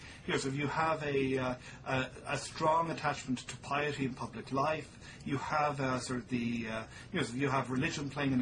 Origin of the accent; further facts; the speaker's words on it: Tipperary, Ireland; a number of years by the Christian Brothers in a small town in County Tipperary, Ireland.